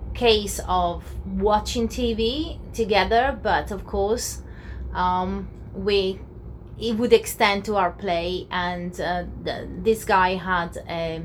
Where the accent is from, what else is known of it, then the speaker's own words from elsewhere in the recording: Veneto, Italy; English is a second language; moved away as an adult; now in United Kingdom; I have an accent. Yeah. I'm from Italy originally. From near Venice.